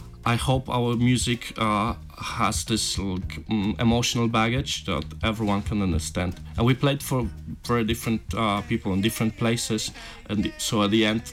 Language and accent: English; Balearic Islands, Spain; I'm living in Mallorca. We come from Mallorca.